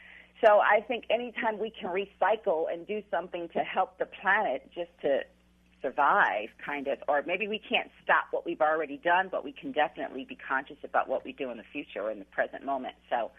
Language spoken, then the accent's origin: English; Chicago, Illinois, United States; I'm from Chicago. I was just home in December for a month, and it was 50 and 60 degrees.